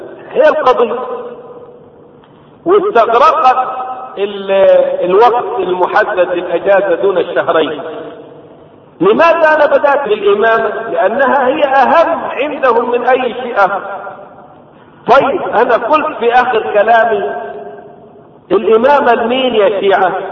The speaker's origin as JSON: {"language": "Arabic", "country": "Egypt", "said": "طبعا ضريح في كربلاء، ضريح عندنا في مصر، ضريح الثالث في جبانة أسوان"}